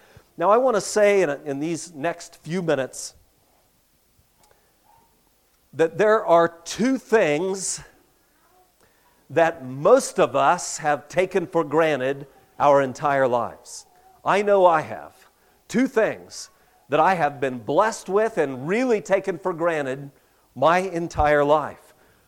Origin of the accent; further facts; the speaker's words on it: California, United States; born there; moved away as an adult; now in Ellensburg, United States; As I said, I was born in California, and Melanie and I lived 8 years in California, and then 25 years ago moved up to central Washington.